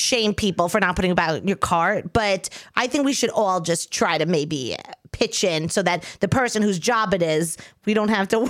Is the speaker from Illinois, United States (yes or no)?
no; New York, United States; now in New York City, United States; No, but I'm from Long Island. Like, I know what they look like.